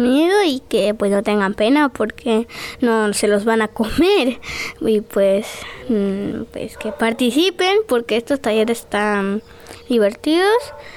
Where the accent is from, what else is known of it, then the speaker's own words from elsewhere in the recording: Ocotla, Puebla, Mexico; vengo de la comunidad de Ocotla.